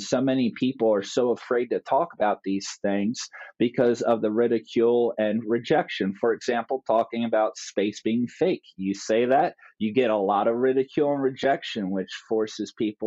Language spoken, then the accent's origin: English; New Jersey, United States; I grew up here in South New Jersey. When I was around 17 years old, I got heavily involved with the church, believe it or not.